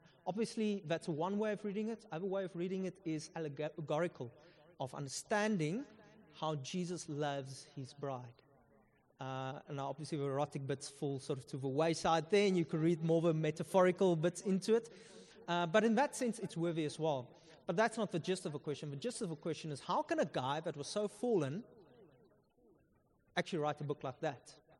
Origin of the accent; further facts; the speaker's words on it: South Africa; So in the Afrikaner culture, I'm Afrikaner, if you can hear from my accent.